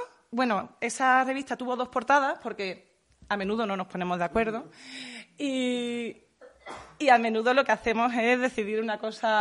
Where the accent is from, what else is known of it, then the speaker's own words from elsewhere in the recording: Seville, Andalusia, Spain; porque yo soy de Sevilla y bueno, pues ir sin depilar a la feria es muy difícil.